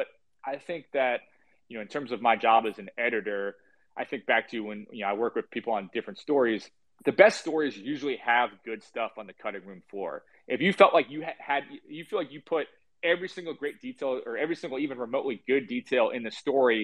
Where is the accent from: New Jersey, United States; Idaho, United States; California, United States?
New Jersey, United States; You know, I'm from Jersey.